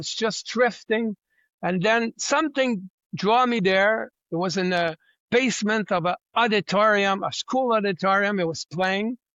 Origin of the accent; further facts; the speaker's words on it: Montreal, Quebec, Canada; So I said to him, I said, I'm from Montreal. I'm